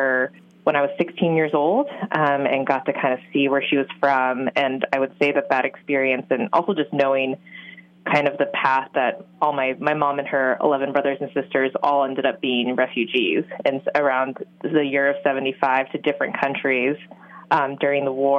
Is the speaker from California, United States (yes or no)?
yes; California, United States; And we moved around the U.S., but I grew up mostly in California.